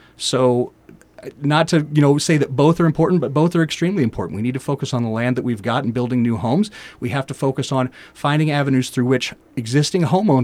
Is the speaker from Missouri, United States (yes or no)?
yes; Kansas City, Missouri, United States; born there; My background, I was born in Kansas City, Missouri.